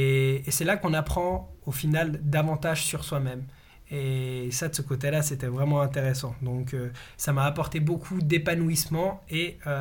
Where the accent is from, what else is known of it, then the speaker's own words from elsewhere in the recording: Bosnia & Herzegovina; je vais avoir la chance de pouvoir représenter mon pays d'origine qui est la Bosnie.